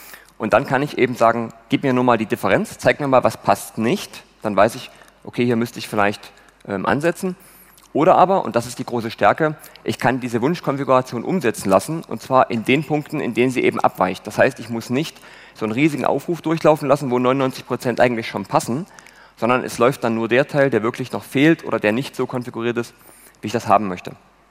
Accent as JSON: {"language": "German", "town": "Leipzig", "region": "Saxony", "country": "Germany", "said": "Name ist schon gesagt worden, 29 Jahre alt. Ich komme aus Leipzig, man hört das hoffentlich nicht allzu sehr."}